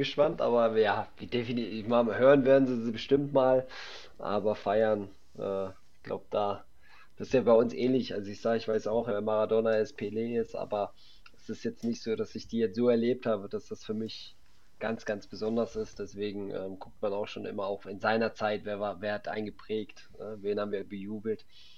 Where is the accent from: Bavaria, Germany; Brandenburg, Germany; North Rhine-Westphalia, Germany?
North Rhine-Westphalia, Germany; ich komme hier aus der Gegend